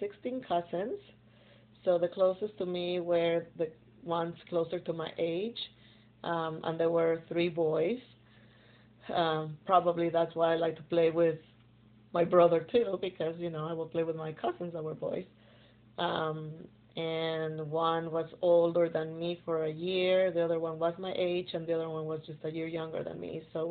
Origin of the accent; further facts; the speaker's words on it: Guadalajara, Jalisco, Mexico; Well, I was born in Guadalajara, that is a big city. And I lived in suburbs of Guadalajara all my life.